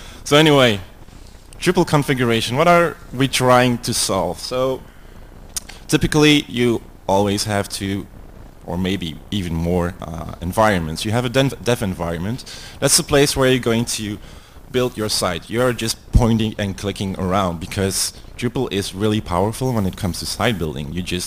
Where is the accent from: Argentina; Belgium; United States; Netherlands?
Belgium; English is a second language; That's how you pronounce it in Dutch. I'm from Belgium.